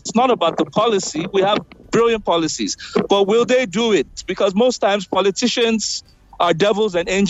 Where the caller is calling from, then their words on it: Cotonou, Littoral, Benin; Yes, I'm calling you from, I'm just around Cotonou.